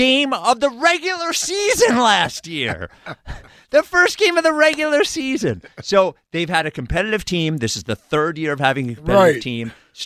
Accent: Philadelphia, Pennsylvania, United States; And I'm coming from Philadelphia. We've acted embarrassing in a lot of different ways, but this was the worst.

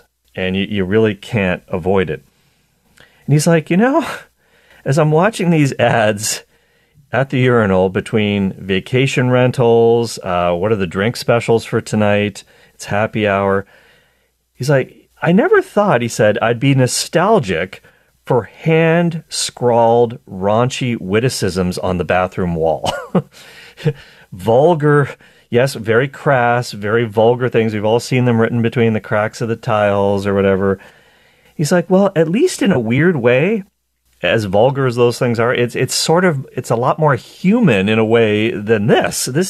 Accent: Canada; being a Canadian

